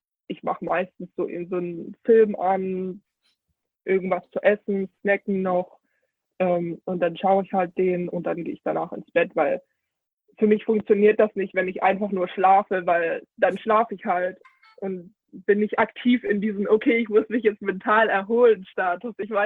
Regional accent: Germany; born there; ich wurde zwar in Deutschland geboren, aber das ist für mich sozusagen auch irgendwie ein anderes Land.

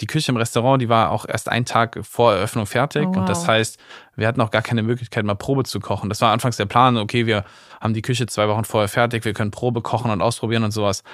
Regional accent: Rhineland-Palatinate, Germany; Ich bin ein Kind der Mittelmosel, das heißt, ich komme aus Rheinland-Pfalz. Bin da ganz behütet in einem kleinen Ort aufgewachsen

